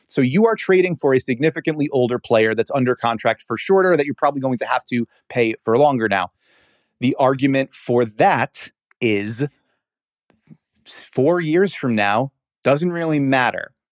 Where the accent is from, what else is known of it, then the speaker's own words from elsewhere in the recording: New York City, New York, United States; he's hung more banners in MSG than the Knicks have in my time here as a New Yorker.